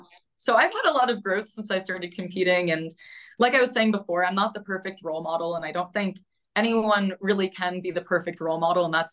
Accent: Brooklyn, New York, United States; born there; now in Prescott, United States; I was born in Brooklyn, New York. I'm originally from New York. So I'm always a New York girl, but I really, really do fully consider myself an Arizona transplant.

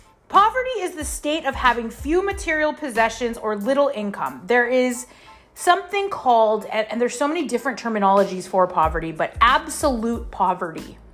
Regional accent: Canada; I'm a Canadian.

